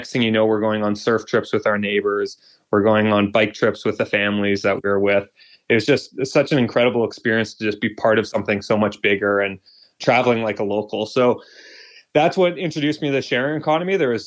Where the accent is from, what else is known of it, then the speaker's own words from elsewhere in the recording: Vancouver, British Columbia, Canada; now in Toronto, Canada; I was born and raised in Vancouver, started two venture-backed companies in college